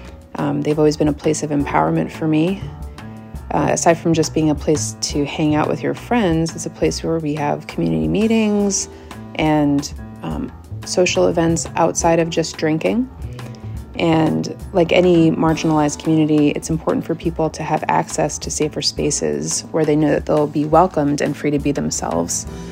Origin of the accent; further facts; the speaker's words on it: Brooklyn, New York, United States; I'm from Brooklyn, New York.